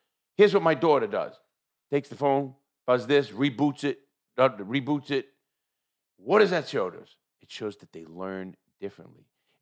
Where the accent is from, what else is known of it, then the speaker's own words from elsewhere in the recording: New York City, New York, United States; There's zero prejudice in our family. We come from New York City.